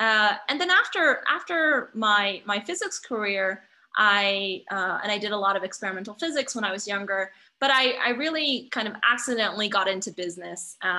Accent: China; also born or lived in United States; So I was born in China. I grew up between China and the US in my childhood.

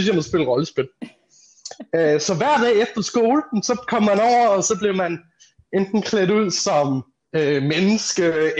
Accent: Aarhus, Central Denmark Region, Denmark; Jeg er oprindeligt fra Aarhus, ikke?

